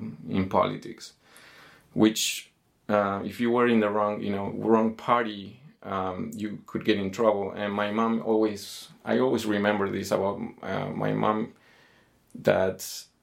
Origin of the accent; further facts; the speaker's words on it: Argentina; growing up in Argentina